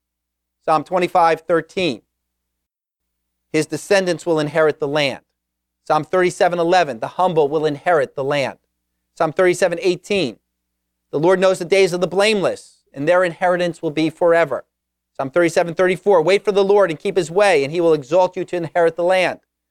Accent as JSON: {"language": "English", "country": "United States", "tie": "born there", "said": "I mean, I was born in America. I got a free education."}